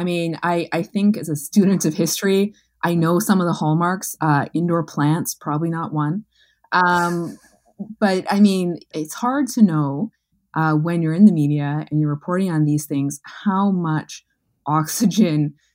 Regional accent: Manitoba, Canada; as a human, as a Canadian, as a Manitoban, as a journalist.

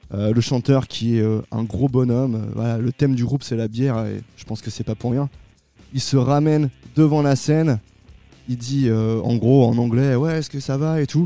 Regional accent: Troyes, Grand Est, France; born there; On va aller en septembre à Troyes, qui est ma ville natale.

